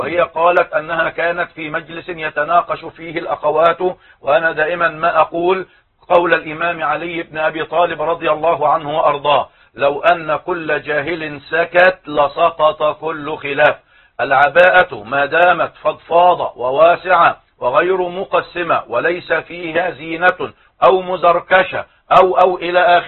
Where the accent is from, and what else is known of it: Egypt